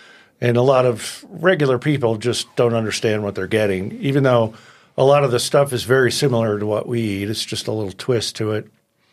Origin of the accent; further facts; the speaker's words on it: New Jersey, United States; also born or lived in New York / Connecticut; I grew up back east in New Jersey, New York, Connecticut, and did a lot of restaurant chefing back there.